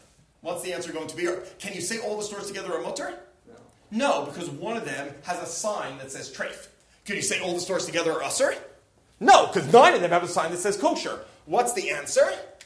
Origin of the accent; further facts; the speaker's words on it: United States; now in Israel; I'm an American in Israel who thinks everything's kosher.